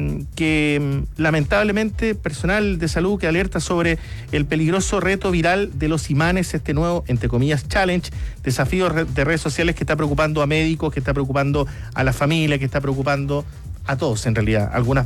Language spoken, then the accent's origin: Spanish; Punta Arenas, Magallanes, Chile; Yo también soy de Punta Arenas.